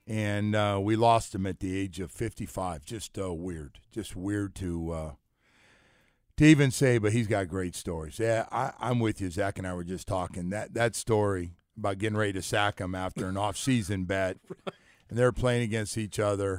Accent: California, United States; Like I grew up in California, they grew up in New York and never left their Yankees and Mets.

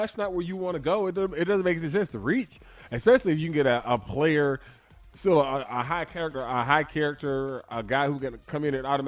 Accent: New York City, New York, United States; I was born in Uptown, raised down.

